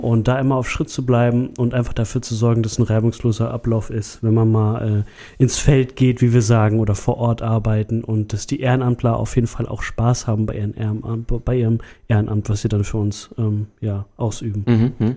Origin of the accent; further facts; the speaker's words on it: Frankfurt, Hesse, Germany; ist ja meine Heimat, Frankfurt. Mhm. Ich wollte gerne wieder zurückkommen nach 2 Jahren Köln.